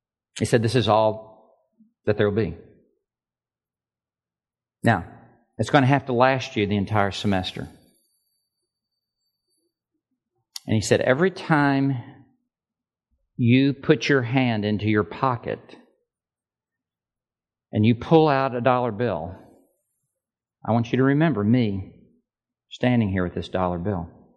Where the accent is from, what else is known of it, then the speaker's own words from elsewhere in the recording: Memphis, Tennessee, United States; When I went to college, I went to Texas Tech University. I grew up in Memphis, Tennessee.